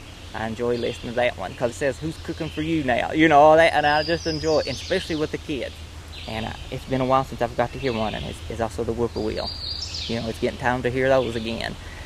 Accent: Hayside, Virginia, United States; I'm from Hayside, Virginia.

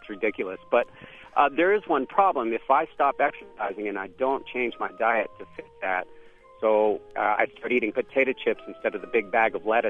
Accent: Texas, United States; born there; I was born in the Metroplex

